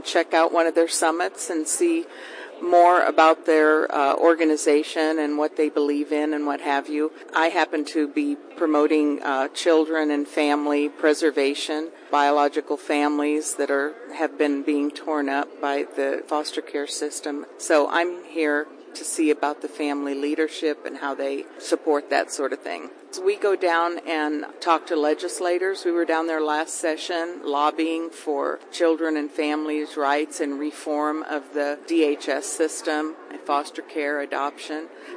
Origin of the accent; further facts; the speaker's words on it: Indianola, Iowa, United States; I'm from Indianola.